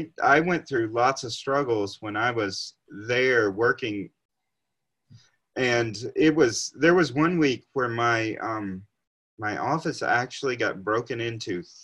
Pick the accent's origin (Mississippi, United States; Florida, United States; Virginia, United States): Mississippi, United States; Crowder; Called Crowder, Mississippi. It's in the Mississippi Delta. It's about 40 minutes from Oxford, I guess.